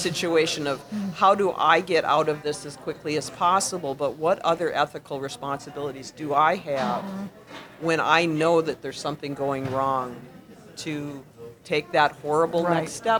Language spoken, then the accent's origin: English; Minnesota, United States; I'm from Minnesota. I often tell okay. people that I, you know, they used to have this expression called Minnesota Nice